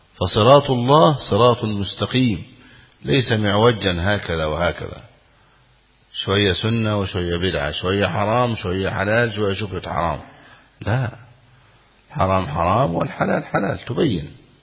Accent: Egypt; ممن كان يدرس كتب الحديث في أحد المدن في بلادنا مصر

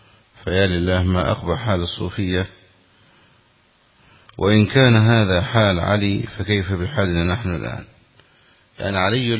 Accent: Egypt; عندنا في مصر يقول شاب الفكر

